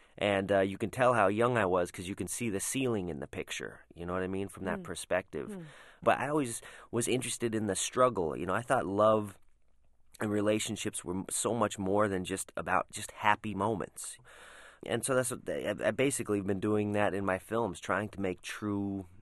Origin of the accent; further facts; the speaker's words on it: Lakewood, Colorado, United States; when I was a kid growing up in Colorado in the suburbs of Lakewood, Colorado